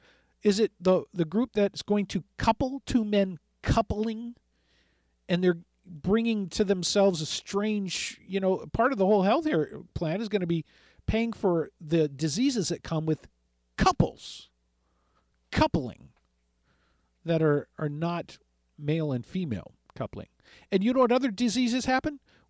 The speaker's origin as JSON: {"language": "English", "town": "Los Angeles", "region": "California", "country": "United States", "tie": "born or raised there", "said": "This term was used, by the way, when I was growing up in East L.A."}